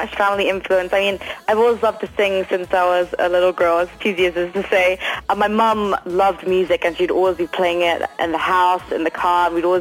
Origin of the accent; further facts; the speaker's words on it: Singapore; Growing up in Singapore was really cool. We were, at the time, what was called the culture kids who basically grown up away from their parents' culture, because my dad is from England and Australia and my mom was Chinese.